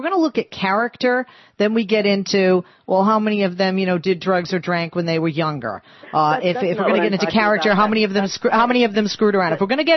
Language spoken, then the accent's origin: English; United States; I'm a human being. I'm an American.